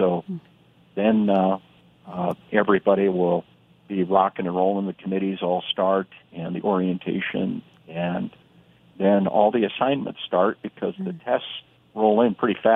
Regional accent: Yankton, South Dakota, United States; And it happened in my hometown in Yankton and places in Pierre.

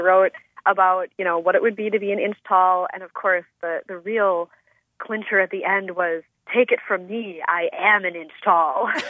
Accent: Madison, Wisconsin, United States; now in Mesa, United States; But, you know, I grew up in the Madison area in Wisconsin

